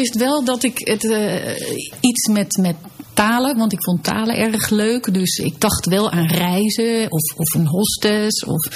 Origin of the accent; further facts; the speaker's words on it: The Hague, South Holland, Netherlands; uiteindelijk ging ik van de lagere school naar het Maarland Lyceum in Den Haag. En daar heb ik de HAVO afgerond.